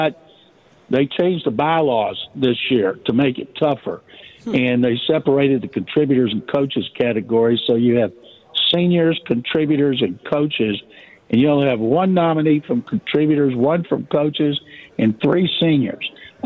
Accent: Waco, Texas, United States; now in Houston, United States; And when I grew up in Waco, I never missed a Cowboy game, not one, till I came to Houston in 76.

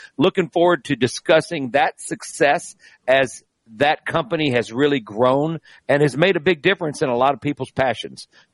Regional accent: Greenville, Mississippi, United States; He's from Cleveland, believe it or not. I'm from Greenville.

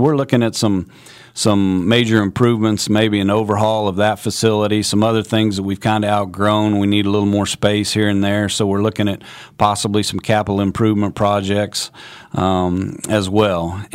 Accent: Topeka, Kansas, United States; also born or lived in North Carolina; I grew up in Kansas. I grew up in Topeka, Manhattan area. I spent a couple years in North Carolina when I got out of Kansas State, working in, as a fisheries management technician down there.

